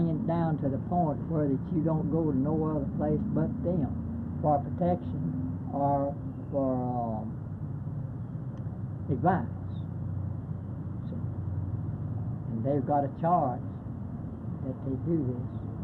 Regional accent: Stockton, Alabama, United States; born there; I was born in Stockton. In an old field right up there, just to the right of the highway above Stockton. 1903.

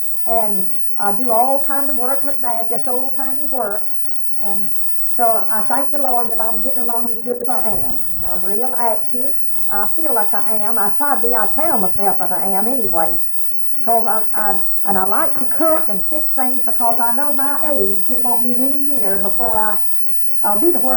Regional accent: Atchison, Georgia, United States; I was born over in Atchison County, around Atchison, Georgia. Atchison, Georgia was my hometown.

